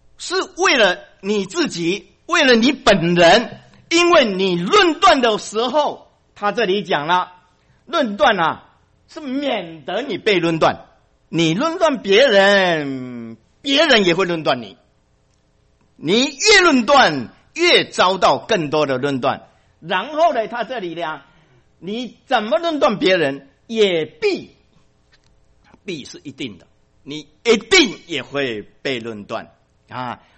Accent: China

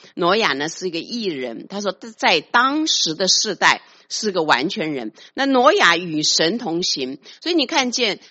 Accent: China

